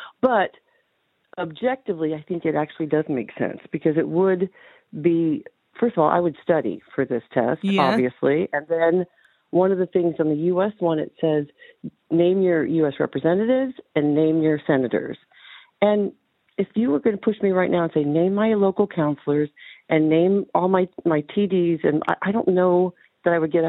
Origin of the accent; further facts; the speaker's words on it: United States; now in Ireland; you can hear my accent, I'm American, those of you who don't know me, and I do now have all my citizenship paperwork submitted